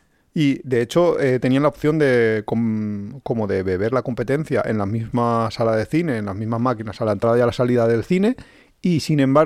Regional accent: Valencian Community, Spain; yo nací y crecí en un... Bueno, nací en Valencia, pero luego crecí al poco... Yo cuando ya tenía como conciencia, toda mi conciencia ha sido en un pequeño pueblo de unos 5.000 habitantes en aquel momento. Entonces, cuando yo me fui a Valencia

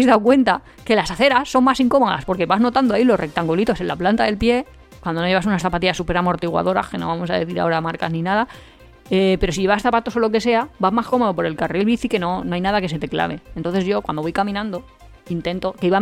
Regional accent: Valencia, Valencian Community, Spain; ¿yo soy valenciana o yo soy turista?

